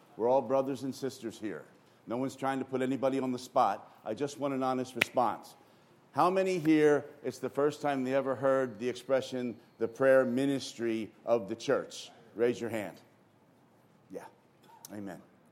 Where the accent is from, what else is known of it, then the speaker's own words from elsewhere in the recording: Philadelphia, Pennsylvania, United States; moved away as an adult; now in Spain; Hi. I'm living in Spain these days. I'm originally from Philadelphia, for those who don't know me. But my wife and I migrated to Spain 5 years ago for the Lord's move in Europe.